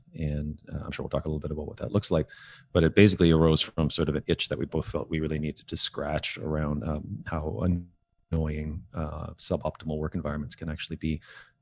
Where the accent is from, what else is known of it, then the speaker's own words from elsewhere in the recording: Toronto, Ontario, Canada; I was born and raised in Toronto, med school in Kingston, did my FR residency with subspecialty work in trauma back in Toronto. Again, I've been at St. Mike's for about 12 years now.